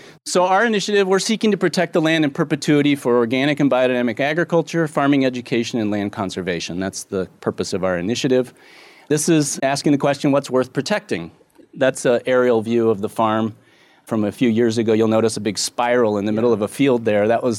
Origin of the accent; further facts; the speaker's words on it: San Francisco, California, United States; born there; I was born in San Francisco. I lived all over the country. I never lived in New Hampshire, but that's where my grandparents lived